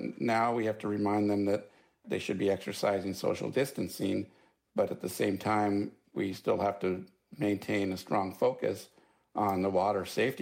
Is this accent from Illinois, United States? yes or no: no; California, United States; I'm from Southern California, but even in Southern California, there are different entities that run the different beaches.